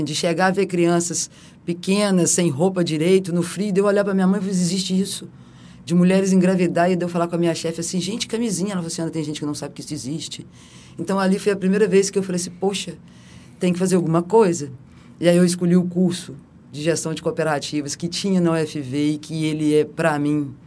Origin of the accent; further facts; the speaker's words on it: Minas Gerais, Brazil; Eu venho de Minas, sou uma menina, filha de uma professora, de um torneiro mecânico, neta de agricultores